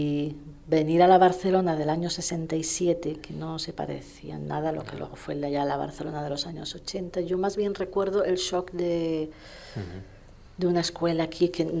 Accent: Uppsala, Uppsala County, Sweden; De manera que la casa que yo recuerdo de mi infancia es en Suecia

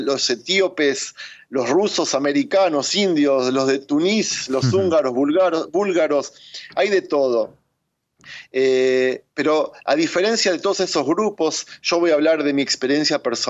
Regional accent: Argentina; now in Israel; nosotros venimos sin idioma, venimos sin hebreo, sin inglés, por supuesto. Yo personalmente vine de Argentina

